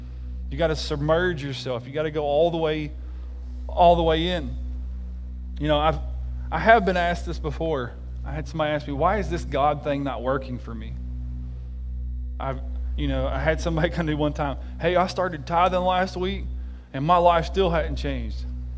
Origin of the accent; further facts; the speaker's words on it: Tennessee, United States; moved away as an adult; I grew up in East Tennessee, before I moved here 20 years ago.